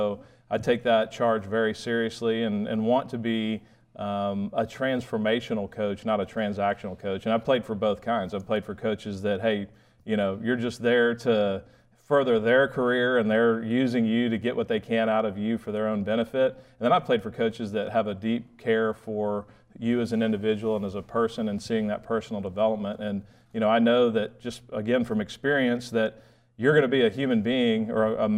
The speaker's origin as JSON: {"language": "English", "town": "Austin", "region": "Texas", "country": "United States", "tie": "born or raised there", "also_born_or_lived": "Waco / New Braunfels", "said": "I grew up in Austin and Texas native, born in Waco, grew up in Austin, went to two different high schools, Austin High for a couple of years, and then ended up in New Braunfels and graduated from New Braunfels Canyon."}